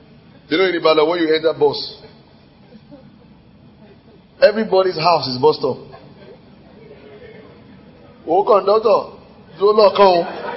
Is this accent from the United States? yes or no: no; Lagos, Nigeria; also born or lived in Ibadan; when I came to Lagos from Ibadan, what I mean by that, I've always lived in Lagos. I meant I went to do my secondary school in Ibadan.